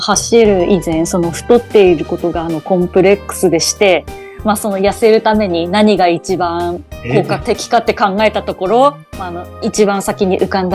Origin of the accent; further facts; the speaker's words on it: Iwate, Japan; ちょっと去年の12月から岩手県の方、地元岩手にちょっと引っ越してしまいまして